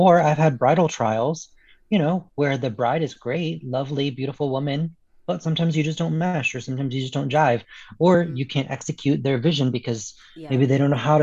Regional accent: the South, United States; growing up in the South and growing up here, and as you're in Georgia, you'll know that, like, Thanksgivings in the South

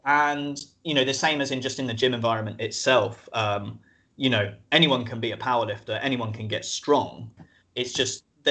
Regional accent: Lewis, Scotland, United Kingdom; also born or lived in Australia; now in Brighton, United Kingdom; on the ships, in my hometown in Lewis, and then over in Australia, and then back here in Brighton.

